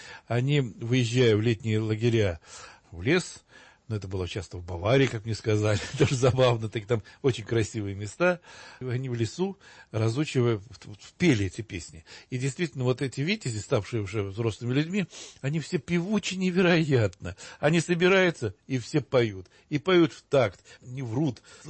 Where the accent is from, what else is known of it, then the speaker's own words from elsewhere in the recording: Odesa, Odesa Oblast, Ukraine; когда я был маленьким, я вырос в Одессе